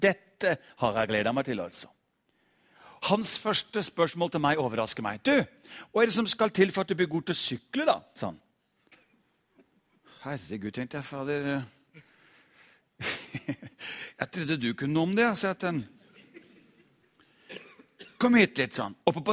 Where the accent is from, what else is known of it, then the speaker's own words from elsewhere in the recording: Larvik, Vestfold, Norway; jeg kommer fra Larvik